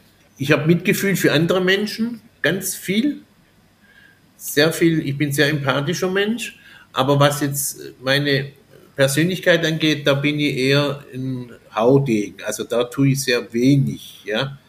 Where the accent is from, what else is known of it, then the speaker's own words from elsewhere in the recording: Baden-Württemberg, Germany; ich bin Schwabe.